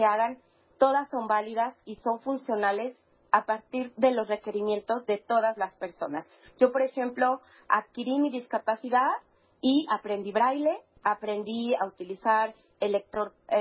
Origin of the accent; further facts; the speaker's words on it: San Luis Potosí, Mexico; soy de San Luis Potosí.